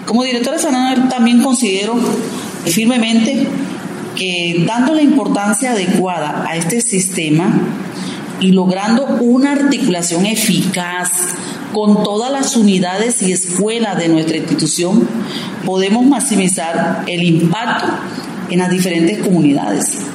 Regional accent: Caribbean Region, Colombia; nos caracteriza como costeños, como región.

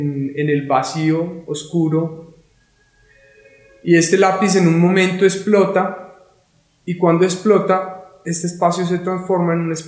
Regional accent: Sogamoso, Boyacá, Colombia; Yo soy de Sogamoso, Boyacá. Me vine a estudiar artes plásticas en la Universidad Nacional hace ya unos años

